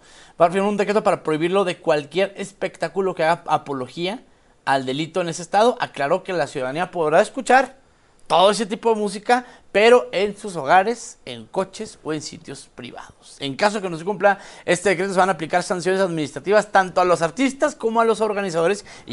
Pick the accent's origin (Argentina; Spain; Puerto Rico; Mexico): Mexico; Chihuahua; No, y crecimos con estas canciones, y perdón, yo soy de Chihuahua y es lo mismo.